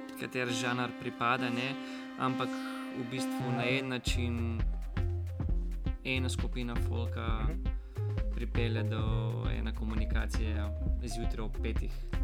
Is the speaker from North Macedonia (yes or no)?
yes; North Macedonia; Slovenian is a second language; kot študent na veterinarni medicini, kot Makedonec v Bulgariji